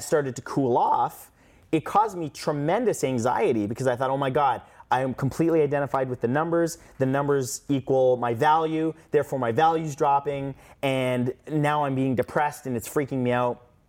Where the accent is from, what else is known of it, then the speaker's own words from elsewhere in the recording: Canada; now in United States; I come from Canada.